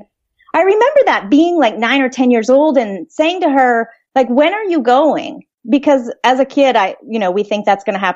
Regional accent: Vermont, United States; Yeah, I grew up in Vermont, which is a beautiful place to live.

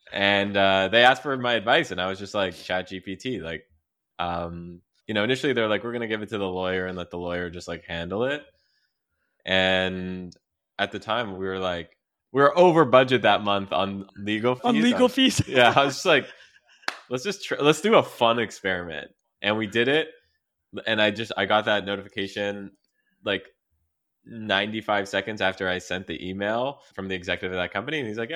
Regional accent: Quebec, Canada; Obviously, I speak English, but growing up in Quebec, like, you know, you speak English and French and you're in North America.

